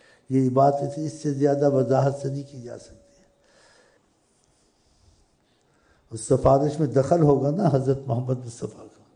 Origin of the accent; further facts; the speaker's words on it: Pakistan; مجھے اپنی قوم عزیز ہے, بھوکے مرتے ہیں مصیبت میں, مجھے پاکستان عزیز, ہمارا وطن.